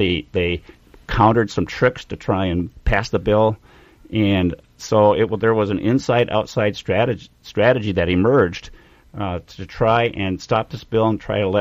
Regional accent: Wisconsin, United States; people know that I'm from Wisconsin

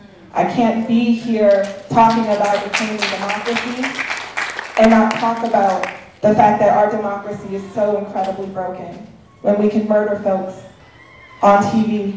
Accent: Wisconsin, United States; I grew up in Wisconsin. I cut my teeth in union political labor organizing.

